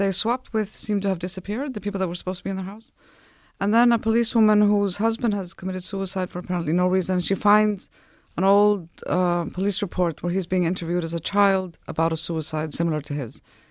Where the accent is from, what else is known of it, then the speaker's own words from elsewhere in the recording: Iceland; because I'm from Iceland, it was just sort of, that's the place I know. So I said it in Iceland because that's where I'm from